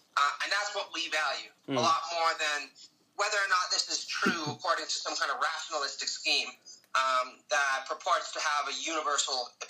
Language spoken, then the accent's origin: English; Canada; born there; I was born in Canada